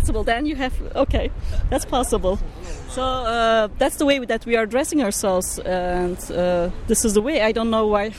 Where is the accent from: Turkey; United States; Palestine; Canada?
Turkey; Ankara; English is a second language; I'm from Turkey.